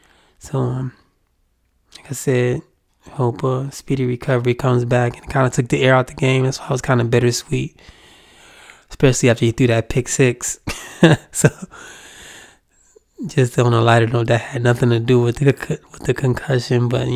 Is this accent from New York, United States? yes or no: yes; Buffalo, New York, United States; born there; I was born in Buffalo. So I rep Buffalo and I rep Brooklyn.